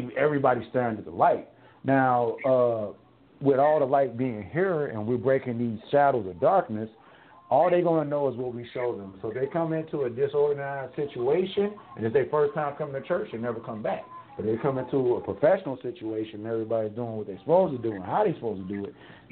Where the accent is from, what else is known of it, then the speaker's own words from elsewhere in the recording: St. Louis, Missouri, United States; born there; I was born in St. Louis, Missouri.